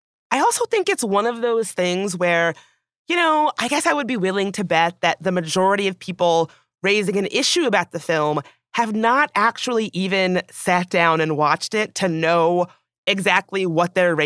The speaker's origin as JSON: {"language": "English", "region": "Southern US", "country": "United States", "tie": "born or raised there", "said": "growing up in the South, sometimes those dance squads were a little bit questionable."}